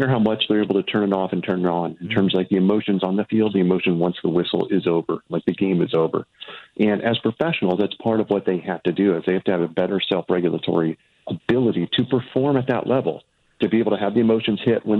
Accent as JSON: {"language": "English", "region": "Midwest", "country": "United States", "tie": "born or raised there", "said": "I grew up in the Midwest"}